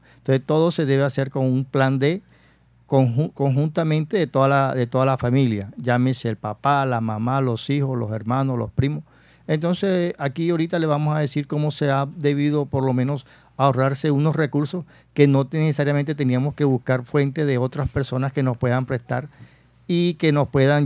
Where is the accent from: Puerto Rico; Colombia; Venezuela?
Colombia; Barranquilla, Atlántico; Bueno, como barranquillero no solamente es en la temporada de carnaval. Nosotros los barranquilleros nos gozamos el precarnaval, el carnaval, el poscarnaval y los preparativos del nuevo carnaval.